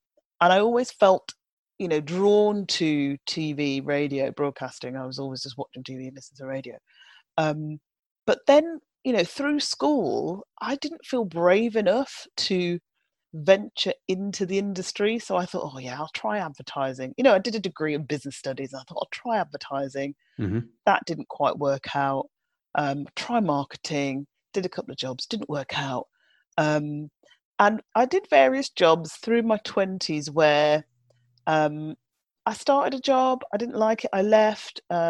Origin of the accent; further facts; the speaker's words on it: Birmingham, West Midlands, United Kingdom; presenter in Birmingham, my hometown, with the local ITV, local BBC, and so on.